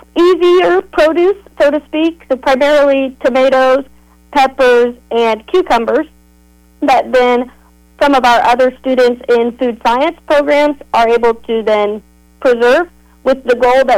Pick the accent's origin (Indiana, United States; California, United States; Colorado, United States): Indiana, United States; Rossville; I graduated from Rossville, so Clinton County, born and raised, right?